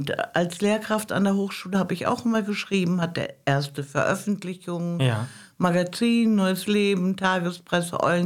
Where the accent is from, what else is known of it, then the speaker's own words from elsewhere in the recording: Mecklenburg-Vorpommern, Germany; Ich bin gebürtige Rüganerin. Da bin ich auch ganz stolz drauf, hatte eine traumhafte Kindheit bei meinen Großeltern auf der Insel Rügen.